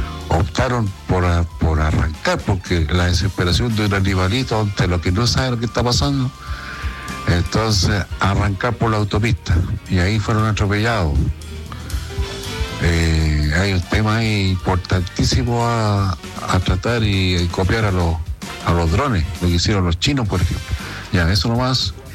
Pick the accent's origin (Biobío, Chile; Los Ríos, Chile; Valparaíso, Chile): Valparaíso, Chile; yo soy de acá, de Valparaíso